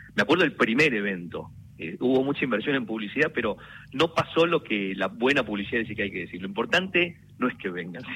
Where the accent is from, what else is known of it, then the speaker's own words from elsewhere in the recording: Taiwan; muchos chinos somos taiwaneses y somos chinos, nuestros abuelos todos vinieron de China, llegaron a Taiwán, mi papá taiwanés, la familia de mi mamá china